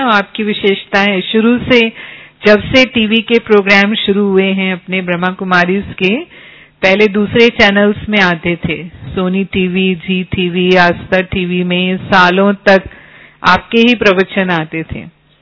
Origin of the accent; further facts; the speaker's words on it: Kota, Rajasthan, India; मैं निकली राजस्थान से हूँ